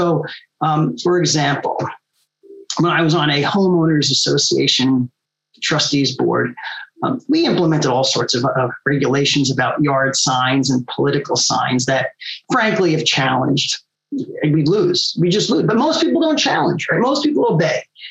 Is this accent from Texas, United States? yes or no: no; New York, United States; and I am from New York, so I talk a little bit fast.